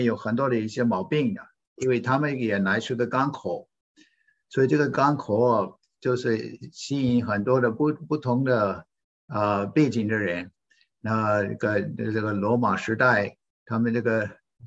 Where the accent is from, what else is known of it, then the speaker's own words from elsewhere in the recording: United States; 我本来这个虽然是美国土生土长的，到21岁的时候，还没有信主的那个时候